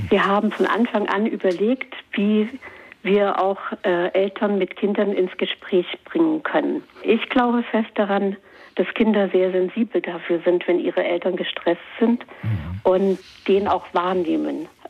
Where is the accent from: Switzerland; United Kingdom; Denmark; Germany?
Germany; East Germany; Ich bin ja in der DDR groß geworden